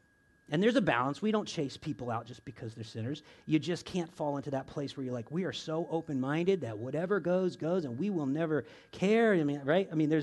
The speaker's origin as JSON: {"language": "English", "region": "Florida", "country": "United States", "said": "Hey, I'm from Florida, and you know what? Hey, there was a lot of that going on down there."}